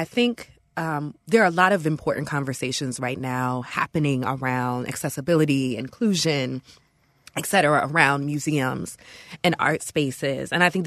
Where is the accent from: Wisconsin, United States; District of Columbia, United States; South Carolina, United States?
District of Columbia, United States; Washington; I grew up in Washington, D.C., and so I had the access to the Free Smithsonian.